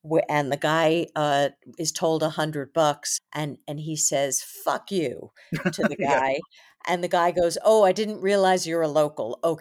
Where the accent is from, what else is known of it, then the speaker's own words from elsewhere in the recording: New York, United States; I hate to use the word vicious, but as a New Yorker, that's what it feels like.